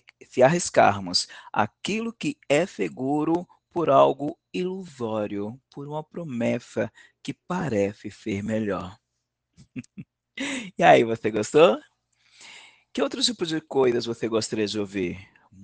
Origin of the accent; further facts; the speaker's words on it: São Paulo, Brazil; eu sou de São Paulo, capital, que é onde eu estou